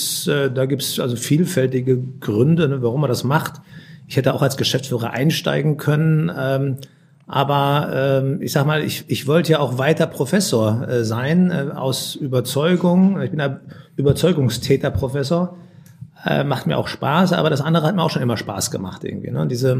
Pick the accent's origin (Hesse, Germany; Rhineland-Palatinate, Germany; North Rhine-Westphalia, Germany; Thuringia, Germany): North Rhine-Westphalia, Germany; Ich komme aus dem Ruhrpott, ne? Ich sag's mal so. Ich bin Ruhrgebietler, also echter Ruhrgebietler.